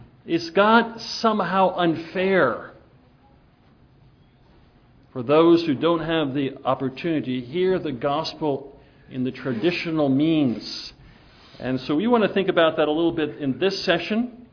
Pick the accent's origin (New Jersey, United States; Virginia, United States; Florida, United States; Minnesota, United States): New Jersey, United States; also born or lived in Pennsylvania; I was raised in New Jersey and Pennsylvania. I haven't seen snow in over 15 years.